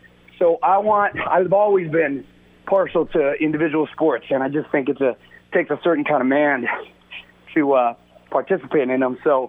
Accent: Chula Vista, California, United States; You know, originally I was born in San Diego. I'm from Chula Vista. I'm a border town kid.

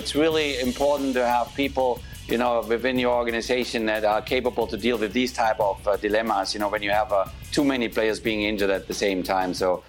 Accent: Stuttgart, Baden-Württemberg, Germany; is Stuttgart. That's my old team, my hometown, and they're flying high.

